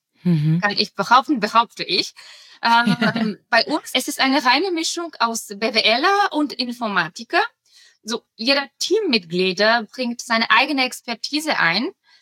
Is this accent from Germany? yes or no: no; Bulgaria; Das wäre Bulgarien, mein Heimatland.